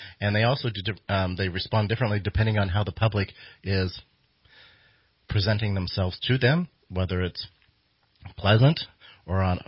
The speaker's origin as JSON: {"language": "English", "town": "McArthur", "region": "California", "country": "United States", "tie": "born or raised there", "said": "I was raised up in the Intermountain area, up in MacArthur."}